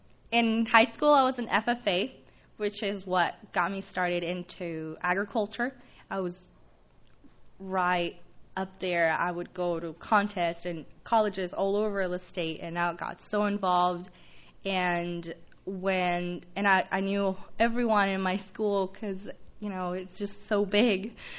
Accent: Santa Maria, California, United States; And I am also from Santa Maria.

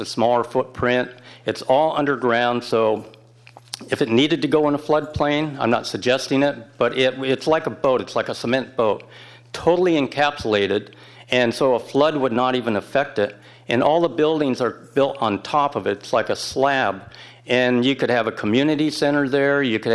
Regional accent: Morro Bay, California, United States; I'm from Morro Bay, lived in Cayucas for about 35 years

